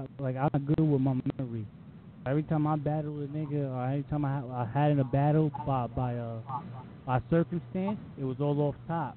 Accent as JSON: {"language": "English", "region": "New York", "country": "United States", "lives_now": "Connecticut, United States", "said": "I'm from New York, bro. I live in Connecticut."}